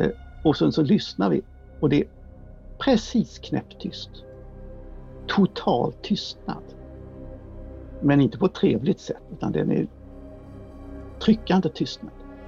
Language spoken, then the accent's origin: Swedish; Sweden; FN-emblemet skyddar oss. Och vi är svenskar, vi klarar allt.